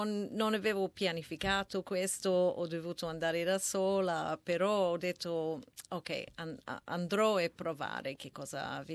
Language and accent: Italian; Melbourne, Victoria, Australia; Italian is a second language; also born or lived in Italy; Io ho vissuto in Italia per 17 anni, però sono origine da Melbourne e sono tornata da 5 anni ormai.